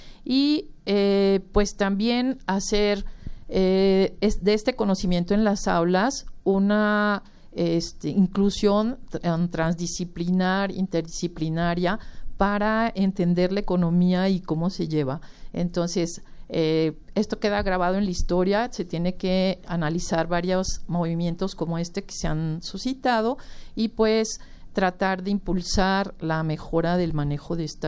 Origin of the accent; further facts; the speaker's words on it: Mexico; como se dice en un libro muy importante para nosotros como agrónomos y como mexicanos.